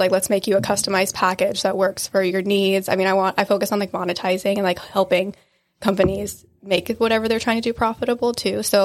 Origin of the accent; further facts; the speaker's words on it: Wilmington, United States; now in Phoenix, United States; I live in Phoenix, but I was born and raised in Wilmington.